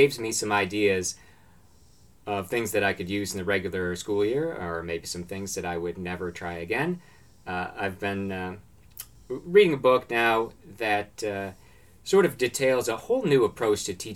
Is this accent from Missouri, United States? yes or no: no; Binghamton, New York, United States; I always tell people, like, oh yeah, I'm from Binghamton, New York. It's on Route 81.